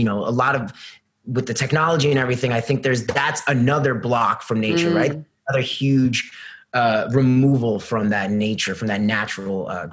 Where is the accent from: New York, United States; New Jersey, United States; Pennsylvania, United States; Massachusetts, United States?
New York, United States; And so my family home, we're from New York, and we have a home upstate, about an hour and a half, very close to where they had the original Woodstock in the 1960s. So like, it's by Bethel, New York.